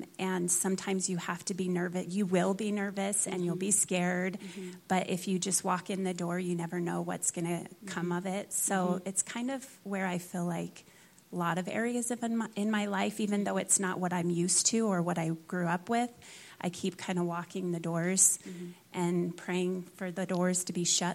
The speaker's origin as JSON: {"language": "English", "region": "Utah", "country": "United States", "tie": "born or raised there", "said": "So I was raised mostly in Utah."}